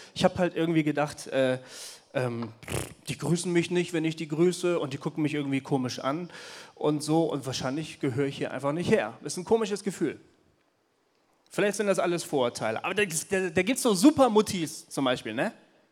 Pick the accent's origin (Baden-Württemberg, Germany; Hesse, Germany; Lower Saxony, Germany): Hesse, Germany; Marburg; Ich komme aus Marburg. Ich bin 40 Jahre alt.